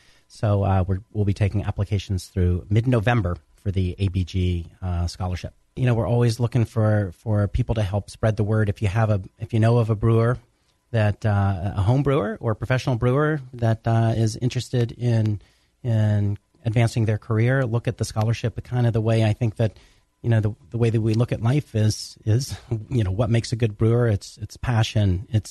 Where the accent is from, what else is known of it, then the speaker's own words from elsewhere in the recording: Atlanta, Georgia, United States; Well, I was from Atlanta, too. We grew up in Atlanta.